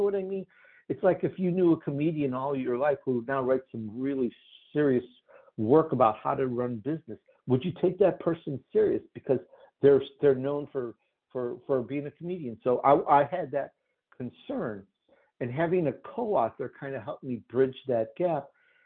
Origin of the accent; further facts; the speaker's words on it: Chicago, Illinois, United States; accent: Chicago; also born or lived in Sicily, Italy; now in Los Angeles, United States; I'm Italian, by the way. I was born in Sicily. I grew up in Chicago. And by the way, once in a while, my Chicago comes out. You can hear it from my accent